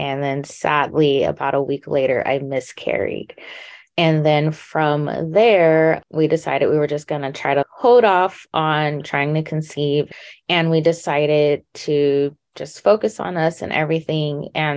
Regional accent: California, United States; I'm from Southern California.

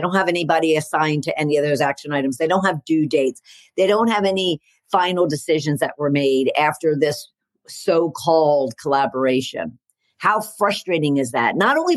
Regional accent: Pennsylvania, United States; he's a long ago famous football coach for Penn State University, my home state.

